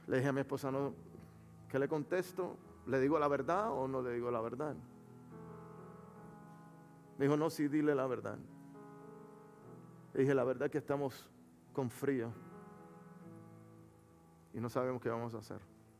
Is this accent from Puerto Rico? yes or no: yes; Puerto Rico; also born or lived in Florida; now in Texas, United States; Cuando llegamos aquí a Texas, nosotros no somos de aquí, somos de la Florida, originalmente de Puerto Rico. Y cuando llegamos aquí a Texas, llegamos el 31 de diciembre del 2022.